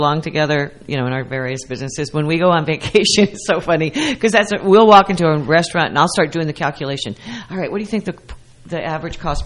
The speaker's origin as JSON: {"language": "English", "region": "Arkansas", "country": "United States", "also_born_or_lived": "California", "lives_now": "New Jersey, United States", "said": "I'm from Arkansas"}